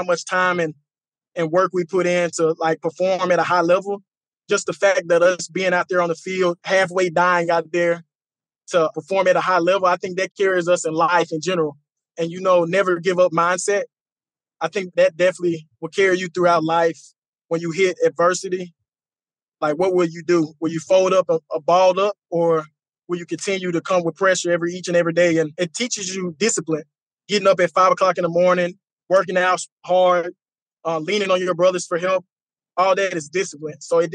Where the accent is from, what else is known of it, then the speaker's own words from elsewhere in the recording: the South, United States; I'm from the South.